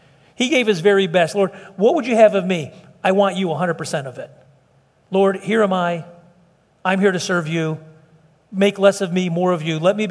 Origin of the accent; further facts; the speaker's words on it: Texas, United States; And we would come in and say, we're from Texas.